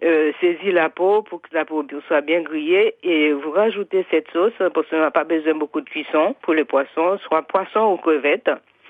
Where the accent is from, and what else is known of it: Haiti